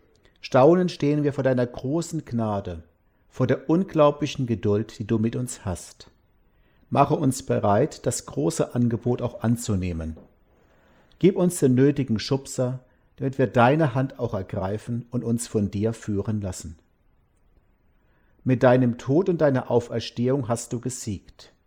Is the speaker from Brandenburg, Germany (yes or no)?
no; Mosbach, Baden-Württemberg, Germany; Auf dem Hartberg über meiner Heimatstadt Mosbach steht ein altes Wegkreuz